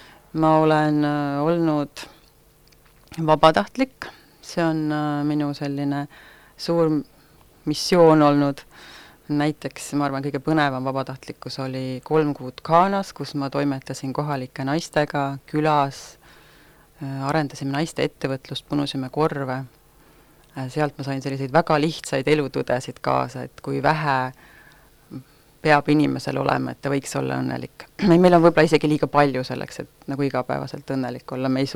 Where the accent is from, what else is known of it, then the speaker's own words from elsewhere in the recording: Paide, Järva County, Estonia; Jaa, ma tulen Paidest, olen siin üles kasvanud, siis olnud päris mitukümmend aastat Paidest ära ja nüüd siis taas jälle Paidekas.